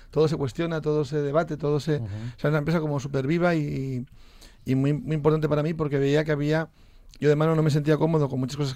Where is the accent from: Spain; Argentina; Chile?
Spain; Asturias; nuestro paisano, asturiano también, creo que es el proyecto más importante que hay.